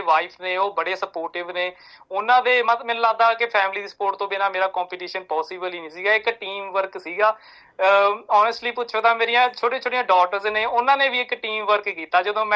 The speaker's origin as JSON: {"language": "Punjabi", "town": "Somalkheri", "region": "Punjab", "country": "India", "also_born_or_lived": "Canada", "moved": "yes", "lives_now": "Melbourne, Australia", "said": "ਮੈਂ ਡਿਸਟ੍ਰਿਕਟ ਲੁਧਿਆਣਾ ਦੇ ਪਿੰਡ ਸੋਮਲਖੇੜੀ ਤੋਂ ਆ, ਰਾੜਾ ਸਾਹਿਬ ਦੇ ਕੋਲ ਆ, ਮਲੇਰਕੋਟਲੇ ਦੇ ਕੋਲ ਜੇ ਕਹਿ ਦਈਏ। ਤੇ ਭਾਜੀ ਮੈਂ ਲੇਟ 2017 ਤੋਂ ਮੈਲਬਰਨ ਚ ਰਹਿ ਰਿਹਾ, ਤੇ ਵੈਸੇ ਮੈਂ ਕੈਨੇਡਾ ਵੀ ਰਹਿ ਕੇ ਆਇਆ 6 ਮਹੀਨੇ"}